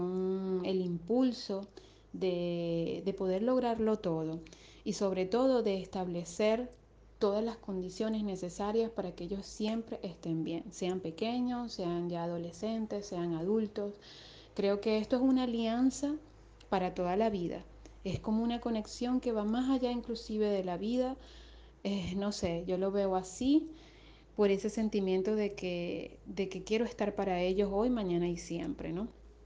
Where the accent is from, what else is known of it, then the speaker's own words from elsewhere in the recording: Venezuela; now in Spain; Soy venezolana y resido en España desde hace aproximadamente 2 años.